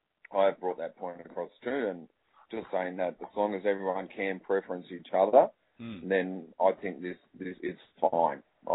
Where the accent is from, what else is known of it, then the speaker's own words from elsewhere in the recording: Australia; We're all Australian, and we want our individuality and our own groups